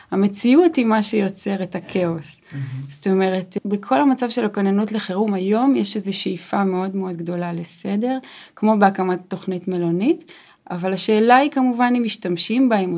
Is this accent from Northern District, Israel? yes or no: yes; Dafna, Northern District, Israel; גדלתי בקיבוץ דפנה, והיינו בעצם תחת הפגזות ואירועי ביטחון תדירים כל הזמן